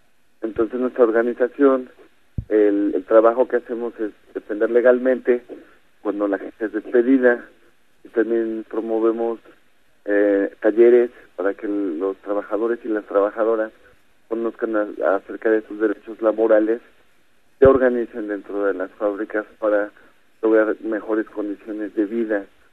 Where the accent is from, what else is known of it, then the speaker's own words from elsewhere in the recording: Tehuacán, Puebla, Mexico; soy de Puebla, de Tehuacán, en México.